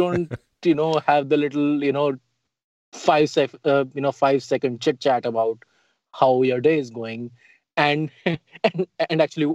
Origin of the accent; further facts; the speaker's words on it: Delhi, India; now in United States; I grew up in Old Delhi, which is the walled city, the old city.